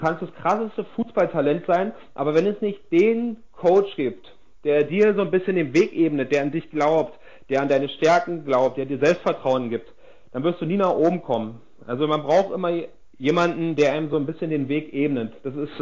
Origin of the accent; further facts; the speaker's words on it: Berlin, Germany; Und danach habe ich dann angefangen, wieder nach Berlin zu gehen, meiner Heimat, zu meiner Familie